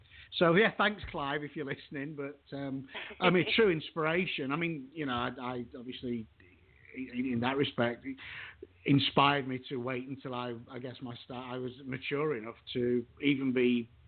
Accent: England, United Kingdom; obviously being from England.

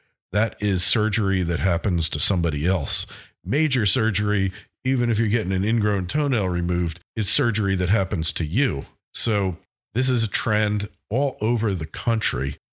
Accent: Florida, United States; My home state of Florida, it's trying to become the 46th state to allow open carry.

